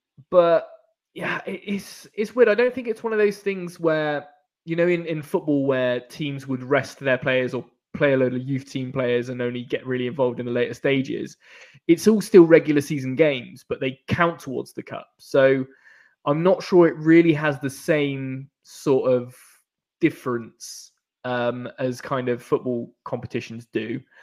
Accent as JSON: {"language": "English", "country": "United Kingdom", "said": "Obviously, we're two British guys that understand the magic of the cup"}